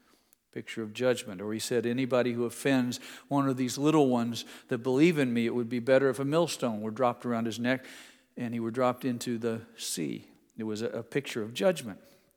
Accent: Indianapolis, Indiana, United States; the church where I grew up in Indianapolis

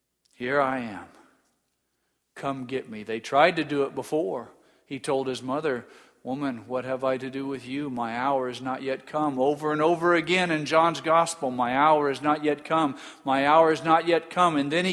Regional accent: Indianapolis, Indiana, United States; born there; I was born in Methodist Hospital in Indianapolis.

